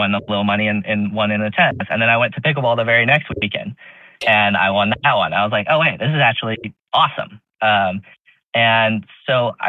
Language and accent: English; Dallas, Texas, United States; Luckily I'm from Dallas, so my parents live there